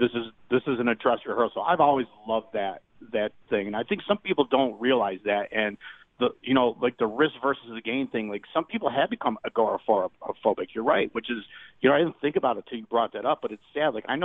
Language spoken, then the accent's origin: English; United States; But for me personally, as an American with my liberties, I don't want to take this vaccine.